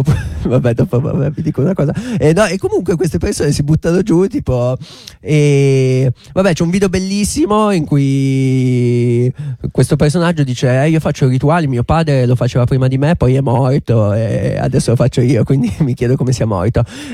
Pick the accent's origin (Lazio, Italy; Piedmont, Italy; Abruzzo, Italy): Piedmont, Italy; Biella; io che sono di Biella